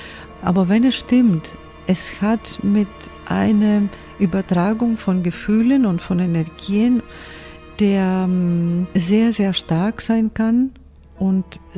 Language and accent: German; Athens, Attica, Greece; German is a second language; Ich bin in Athen aufgewachsen, in einer sehr großen Familie.